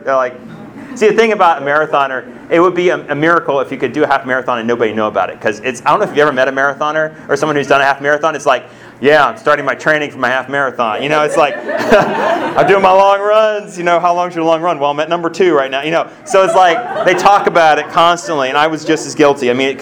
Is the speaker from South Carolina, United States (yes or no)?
yes; South Carolina, United States; I'm a Southerner. I grew up in South Carolina. I am a Southerner at heart. It's just who I am.